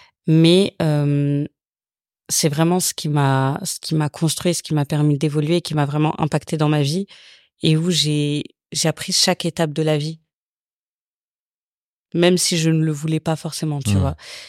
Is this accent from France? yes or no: yes; Creil, Hauts-de-France, France; also born or lived in Bondy / Drancy; les premiers souvenirs que j'ai, c'est vraiment quand je suis passée de Drancy à Creil. Je suis partie vivre à Creil pendant 3 ans, donc de mes 6 à mes 9 ans.